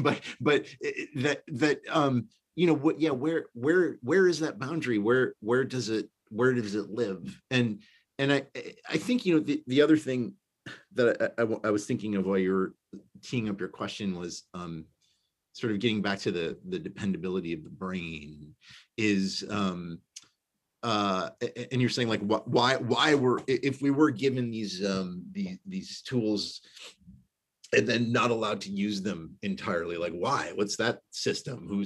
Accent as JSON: {"language": "English", "town": "Chicago", "region": "Illinois", "country": "United States", "tie": "born or raised there", "also_born_or_lived": "New York / Los Angeles", "said": "I'm a city boy, I grew up in Chicago, and then I lived in New York, you know, I lived in LA. I've only ever lived on pavement."}